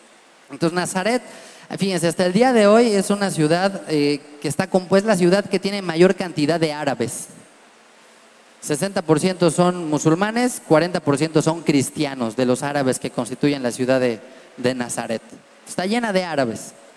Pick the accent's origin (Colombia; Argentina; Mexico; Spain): Mexico; Mexico City; Como si dijéramos los que venimos de Chilangolandia